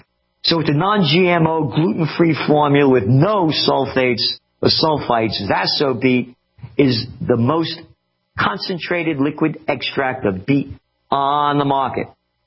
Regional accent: Bronx, New York, United States; Parking lot, I grew up right near the Bronx Zoo, by the way.

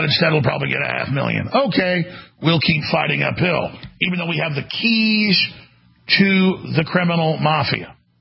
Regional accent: Texas, United States; accent: Texas; And so I will no longer ever again speak with my normal Texas accent.

